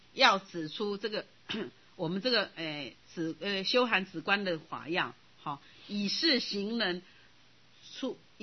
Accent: Taiwan; 你发现我们台湾人的家进去电线到处

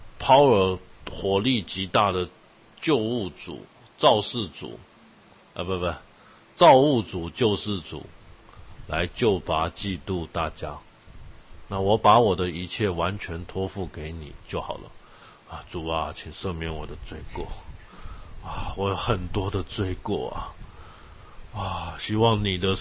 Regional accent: China; 我们中国人很不喜欢这一套。我们中国人就是说，我告诉你了，你就相信了。

